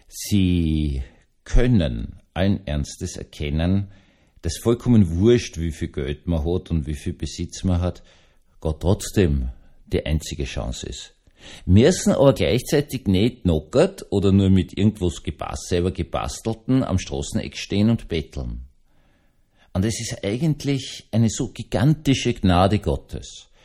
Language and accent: German; Austria; also ich bin Österreicher, ich bin professionell im Jammern. Das ist eine österreichische Kunst, gerade ostösterreichische Kunst.